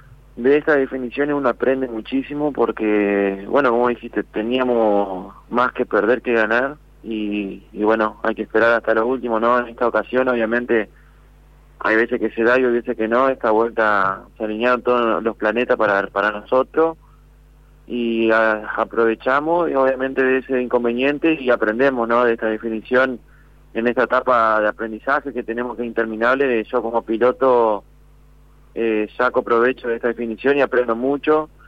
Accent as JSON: {"language": "Spanish", "town": "Ramírez", "region": "Entre Ríos", "country": "Argentina", "tie": "born or raised there", "said": "teníamos una distancia de 60 kilómetros entre la ciudad de Mariano, que es Paraná, y la mía, que es Ramírez, y acá en Ramírez mi pueblo me recibió de una manera extraordinaria"}